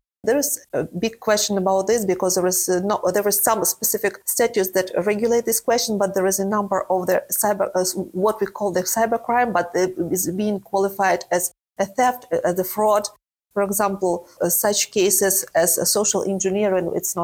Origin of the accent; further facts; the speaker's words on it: Kharkiv, Kharkiv Oblast, Ukraine; moved away as an adult; I had to leave Ukraine, and I'm from Kharkiv